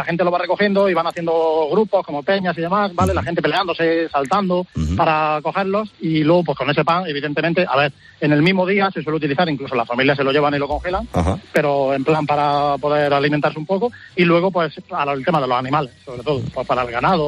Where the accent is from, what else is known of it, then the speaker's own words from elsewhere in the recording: Sorbas, Andalusia, Spain; Yo de Sorba, de Almería.